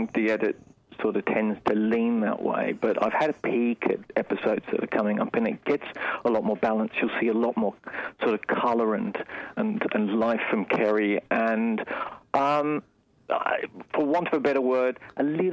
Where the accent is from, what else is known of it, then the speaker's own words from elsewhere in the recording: Australia; maybe because I'm Australian, I don't have any sense of boundaries or something.